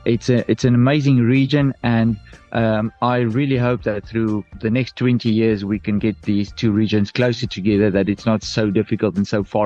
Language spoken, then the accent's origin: English; South Africa; now in Argentina; oh, yeah, like 60 years ago, I came from South Africa.